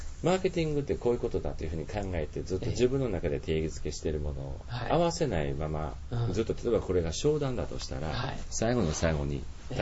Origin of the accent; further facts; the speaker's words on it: Kansai, Japan; まあ、私関西人だから言うわけじゃないんですけれども